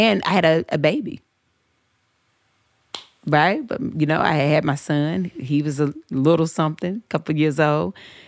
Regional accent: Southern United States, United States; And I grew up in the church. I grew up in the South.

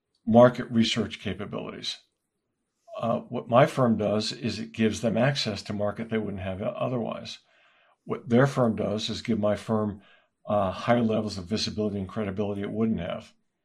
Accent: Brooklyn, New York, United States; We're both originally from New York. I'm from Brooklyn and Queens and she's from Long Island. And when you grow up there and you leave there, you realize how important it was to grow up there.

